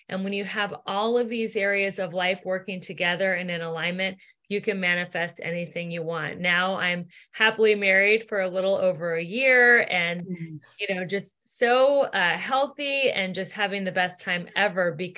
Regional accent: Cincinnati, Ohio, United States; now in Los Angeles, United States; So I grew up in Cincinnati, Ohio, and I had a childhood dream of being an actress. So I moved to LA about 20 years ago

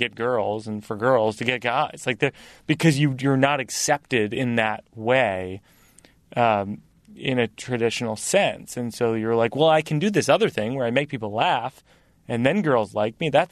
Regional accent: Massachusetts, United States; I grew up in Massachusetts where Larry Bird was the hero

